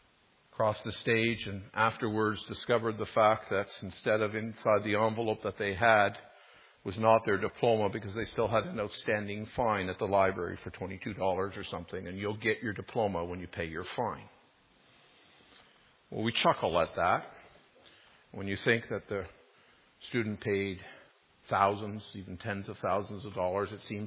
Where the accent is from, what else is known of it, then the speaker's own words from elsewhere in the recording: Canada; Because my citizenship is in Canada. I'm a Canadian.